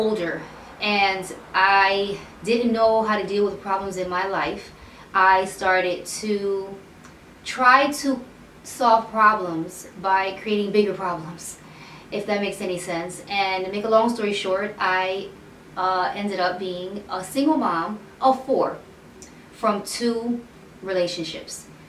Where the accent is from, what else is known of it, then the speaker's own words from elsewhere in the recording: Chicago, Illinois, United States; So I am Puerto Rican, born and raised in Chicago.